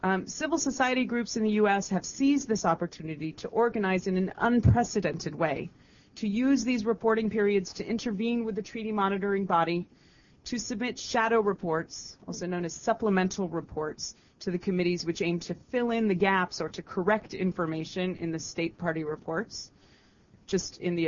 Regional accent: San Francisco, California, United States; I, of course, am very proud of that since I'm from San Francisco

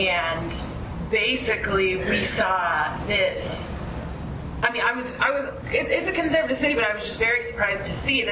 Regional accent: Jacksonville, Florida, United States; I am from Jacksonville, Florida, and last year a group of citizens in Jacksonville got together

